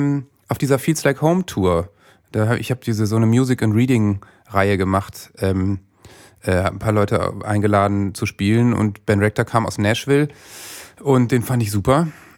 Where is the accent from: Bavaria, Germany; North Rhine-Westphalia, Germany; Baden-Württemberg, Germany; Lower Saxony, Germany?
Lower Saxony, Germany; Worpswede; Also ich komme ja nur aus der Nähe von Bremen, Worpswede und so.